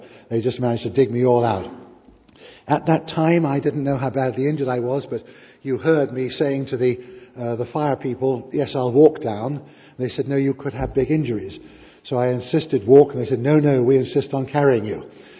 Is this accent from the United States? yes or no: no; England, United Kingdom; And then I thought, no, I'm an English public school boy.